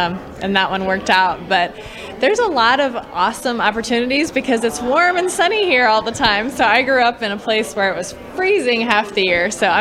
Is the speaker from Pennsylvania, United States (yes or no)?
no; St. Louis, Missouri, United States; now in Florida, United States; And then I'm from St. Louis, Missouri. So when I moved to Florida, then I really got into film.